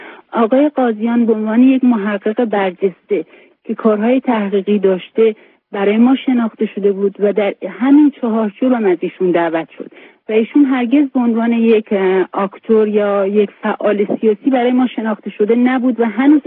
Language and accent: Persian; Iran; کسانی که مثل ما ایرانی هستیم